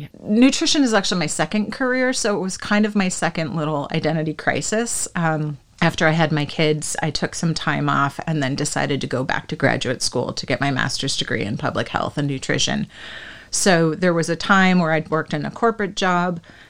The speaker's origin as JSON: {"language": "English", "town": "Seattle", "region": "Washington", "country": "United States", "moved": "as an adult", "said": "So I moved in 2016. My husband was an Amazonian, so we're from Seattle."}